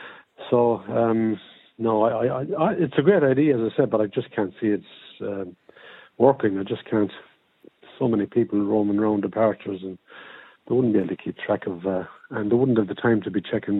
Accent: Sligo, Connacht, Ireland; now in Galway, Ireland; Actually, I'm in Galway. I misspelt that. I'm from Sligo, but I'm in Galway.

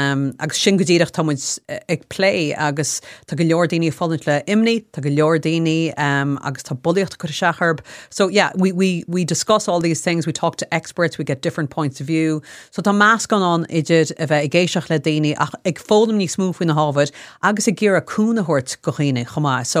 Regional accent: Galway, Connacht, Ireland; seeing as I'm actually from Galway.

